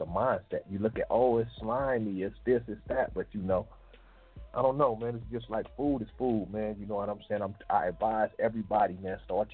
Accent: California, United States; I'm from California, man. My people from the South, though, man. I done traveled.

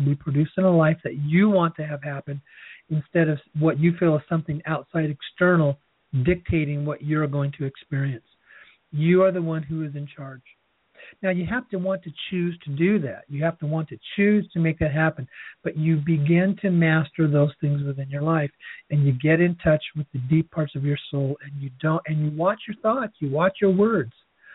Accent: Seattle, Washington, United States; I came from the Seattle area and I'm still a Seattle Seahawks football fan.

